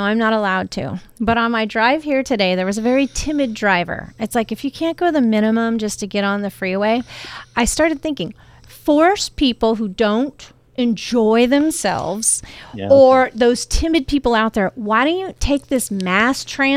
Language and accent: English; San Diego, California, United States; I was born and raised in San Diego.